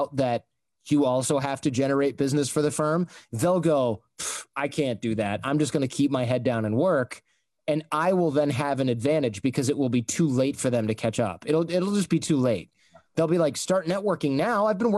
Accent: Michigan, United States; because I grew up in Michigan

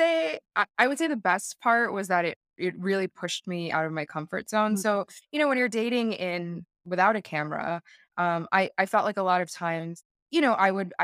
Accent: New Jersey, United States; now in New York City, United States; So I currently live in New York City. I grew up in New Jersey, and I've been in this area pretty much my whole life.

